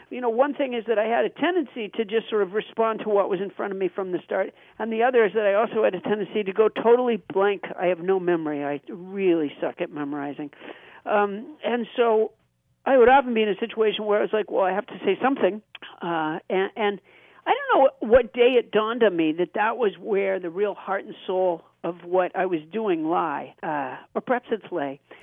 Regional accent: Massachusetts, United States; I was very lucky because I was raised in Massachusetts, and Massachusetts had really great schools

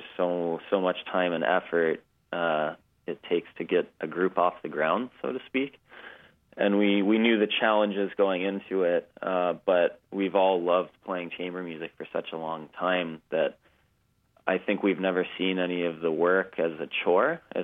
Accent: Bellingham, Washington, United States; I grew up in Bellingham, a little bit north of Seattle, for those that don't know where it is.

